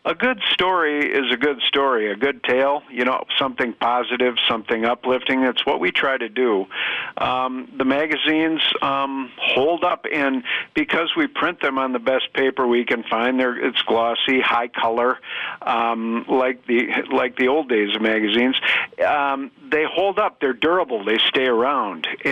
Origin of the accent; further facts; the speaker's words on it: Green Bay, Wisconsin, United States; I grew up in Green Bay.